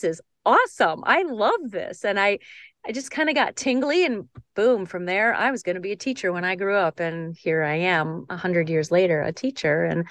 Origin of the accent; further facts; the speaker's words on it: Wisconsin, United States; I grew up in Wisconsin, and those of us in the upper Midwest are all too familiar with the long, cold, dark winters.